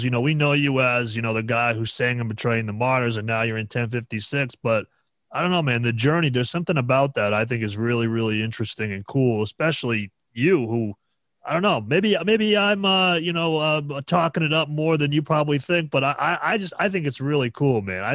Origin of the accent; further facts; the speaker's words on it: United States; I'm a guy from the States, you know.